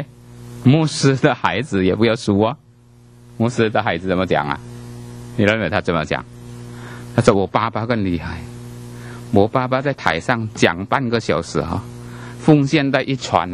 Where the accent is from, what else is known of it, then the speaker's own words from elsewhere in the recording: China; 特别我们说我们中国人有时候很谦卑哈